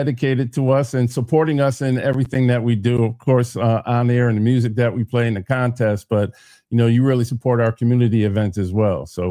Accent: New Haven, Connecticut, United States; because I was born and raised here in New Haven

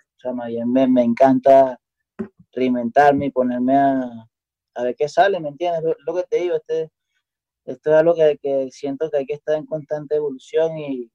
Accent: Coro, Falcón, Venezuela; Yo soy de Coro y tenemos un peo.

